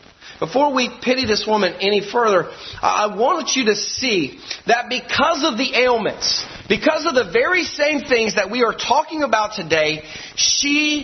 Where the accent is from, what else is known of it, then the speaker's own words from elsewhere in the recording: Greensboro, North Carolina, United States; I want to tell you, I'm from Greensboro, North Carolina. Back in the early 50s, late 40s, in Greensboro, North Carolina, the gospel was abounding.